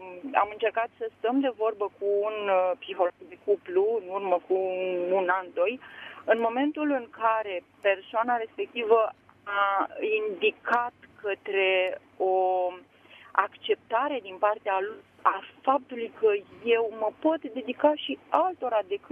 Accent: Bucharest, Romania; sunt din București.

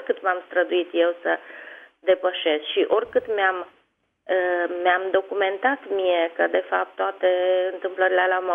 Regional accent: Cluj, Cluj County, Romania; da. Sunt din Cluj, am 56 de ani.

